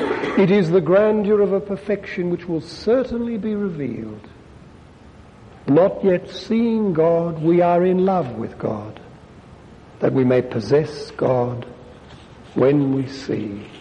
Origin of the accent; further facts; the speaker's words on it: Ireland; And finally, because I'm Irish, and because Joseph Mary Plunkett was murdered by the British at the Easter uprising in 1916